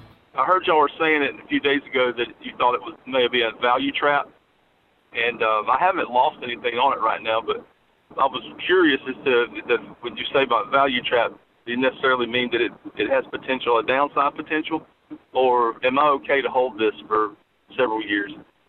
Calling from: Mississippi, United States; from Mississippi.

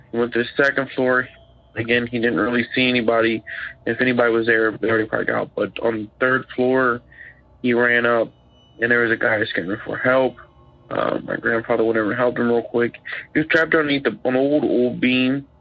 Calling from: Florence, Kentucky, United States; I'm calling from Florence, Kentucky.

